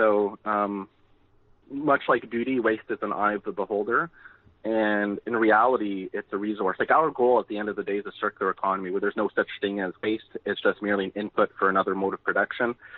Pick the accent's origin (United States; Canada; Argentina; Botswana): Canada; So I grew up in Canada, and the reduce, reuse, recycle mantra was beat into my head since the early 1980s when I was born.